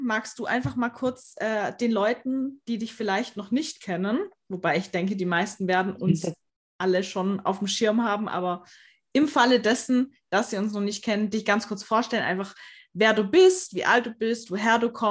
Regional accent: Baden-Württemberg, Germany; Ich komme aus der Nähe von Offenburg. Karlsruhe.

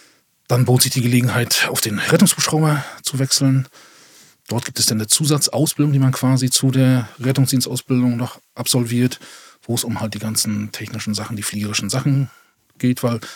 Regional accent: Güstrow, Mecklenburg-Vorpommern, Germany; also born or lived in Rostock; Ich bin gebürtiger Güstrower, hier geboren, aufgewachsen, kurz mal in Rostock, mittlerweile aber seit Jahren wieder hier.

